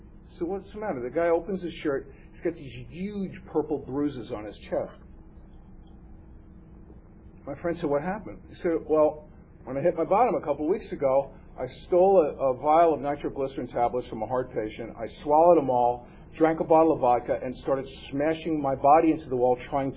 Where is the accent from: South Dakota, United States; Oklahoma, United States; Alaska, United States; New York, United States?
New York, United States; New York City; I grew up in the Bronx in New York City.